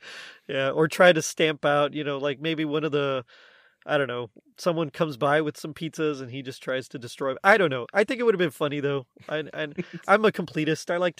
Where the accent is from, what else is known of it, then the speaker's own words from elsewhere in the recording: Ireland; I mean, I'm Irish, so I can kind of joke about it.